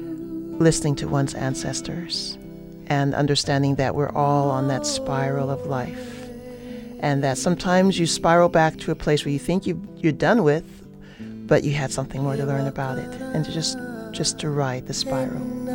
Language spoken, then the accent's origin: English; Oakland, California, United States; I'm from Oakland, California.